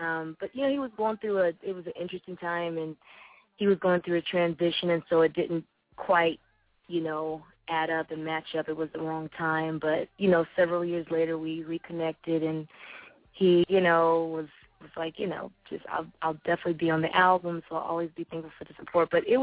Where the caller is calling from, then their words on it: California, United States; But I'm calling from the West Coast from Cali.